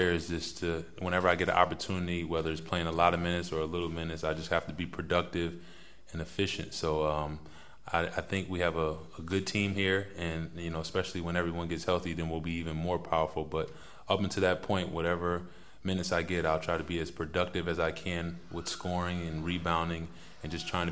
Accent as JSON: {"language": "English", "region": "Connecticut", "country": "United States", "tie": "born or raised there", "said": "I've been back home in the States, in my hometown in Connecticut"}